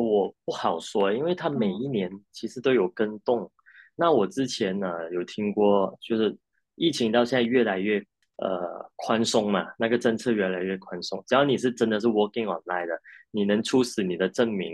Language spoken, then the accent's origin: Chinese; Malaysia; now in Thailand; 然后加上这里的食物，其实跟我家乡马来西亚很像。